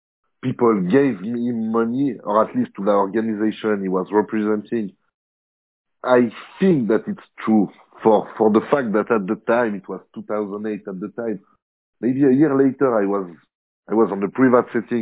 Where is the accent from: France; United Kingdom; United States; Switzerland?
Switzerland; Geneva; from Geneva, Switzerland.